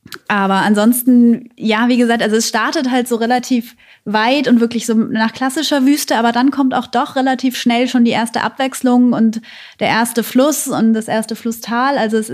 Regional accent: Hamburg, Germany; Und wir kommen aus Hamburg von der Elbe quasi bei 0 Meter über dem Meeresspiegel

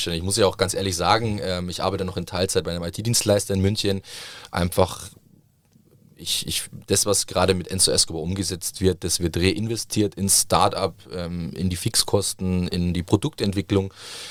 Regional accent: Southern Italy, Italy; ich komme aus Süditalien, da zahlst du für einen fantastischen Espresso 80 Cent

